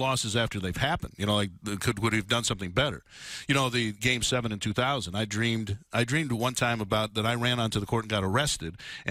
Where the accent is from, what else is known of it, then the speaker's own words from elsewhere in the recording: Los Angeles, California, United States; Vin Scully, one of my idols growing up in Los Angeles, of course